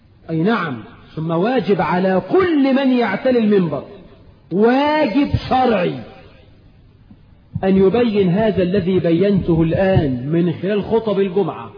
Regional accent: Egypt; بلدنا مصر

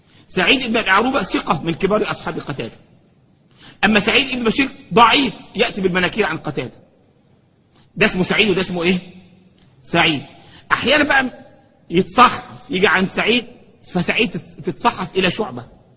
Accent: Egypt; يعني كان مرة بيحكوا عندنا في مصر

